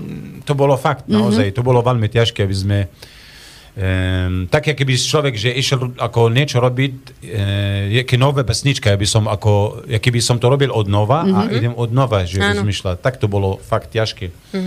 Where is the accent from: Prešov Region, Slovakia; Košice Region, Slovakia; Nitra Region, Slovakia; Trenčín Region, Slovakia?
Košice Region, Slovakia; Košice; accent: eastern Slovak; lebo ja som Košičan, ako dlho som v Košice, tak pre mňa tej, možno aj tej jazyk, že už taký tej východňarský jazyk je stále taký, že veľmi podobá.